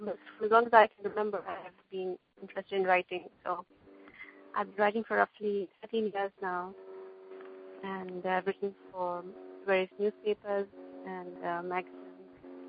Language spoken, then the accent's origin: English; India; Mine was about growing up in India and about education